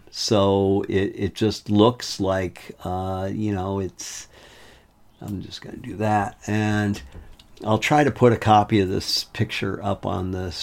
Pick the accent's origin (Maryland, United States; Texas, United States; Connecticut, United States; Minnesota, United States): Connecticut, United States; Ledyard; I grew up in southeastern Connecticut. I grew up in Ledyard, Connecticut.